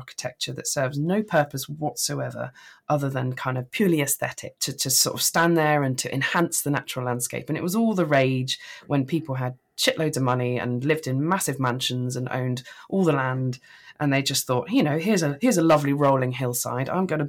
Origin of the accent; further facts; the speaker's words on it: East of England, United Kingdom; But growing up in Norfolk